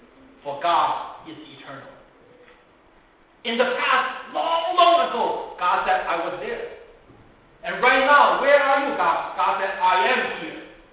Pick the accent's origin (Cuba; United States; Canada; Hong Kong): Hong Kong; I noticed that, I came from Hong Kong and there was one movie star in Hong Kong.